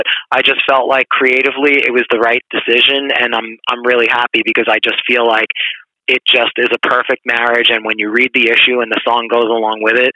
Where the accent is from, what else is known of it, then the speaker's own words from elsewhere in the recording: New York, United States; In the past, even though it's my hometown, it would always be New York because there are just so many staples here.